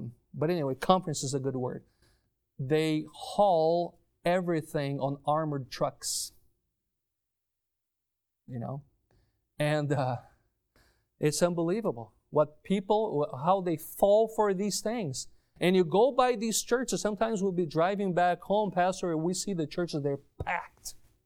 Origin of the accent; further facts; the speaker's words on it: Porto Alegre, Rio Grande do Sul, Brazil; He helped build this church, this cathedral in my hometown, Porto Alegre.